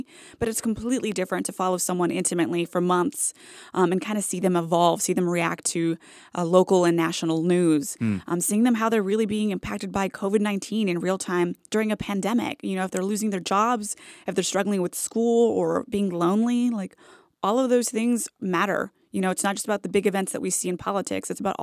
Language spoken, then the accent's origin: English; Washington, United States; I'm from Eastern Washington as well, and I know it's a very different cultural and political vibe, if you will.